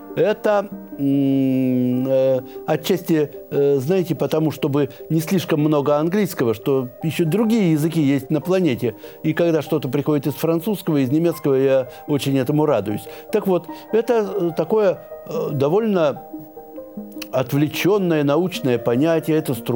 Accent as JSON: {"language": "Russian", "region": "Siberia", "country": "Russia", "tie": "born or raised there", "said": "я сибиряк, и в детстве слышал от простых людей, если что-то пересолено, говорили «галимая соль»."}